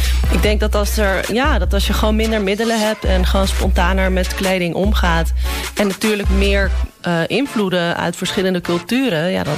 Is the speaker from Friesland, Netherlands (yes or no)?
no; Amsterdam, North Holland, Netherlands; We komen uit de Bijlmer.